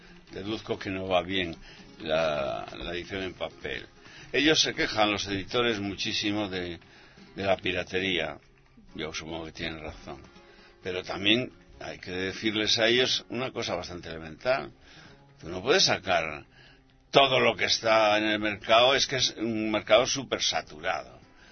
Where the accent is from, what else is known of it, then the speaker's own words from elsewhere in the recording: Cantabria, Spain; Somos los dos cántabros.